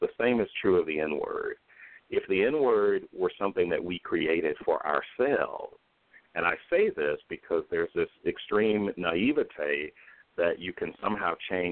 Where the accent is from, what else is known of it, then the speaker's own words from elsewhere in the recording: the South, United States; I did know, though, growing up in the South, though